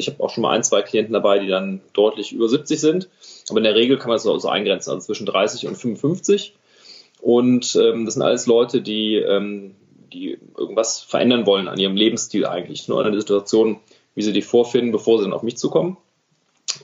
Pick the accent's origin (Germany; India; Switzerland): Germany; Bergisch Gladbach, North Rhine-Westphalia; Da hat unser Papa oder mein Papa hat mich und meinen Bruder angemeldet zum Judo in Bergisch Gladbach damals.